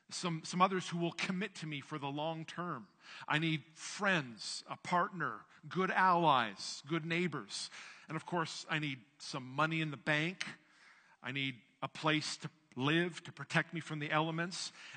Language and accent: English; Canada; I'm a Canadian, I'm a pastor